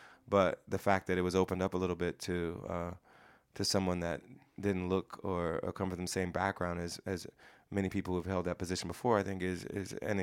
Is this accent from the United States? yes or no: yes; Ohio, United States; I went to that in Ohio, in my hometown, when I was pretty young. Yeah, I was probably like 10 or 11.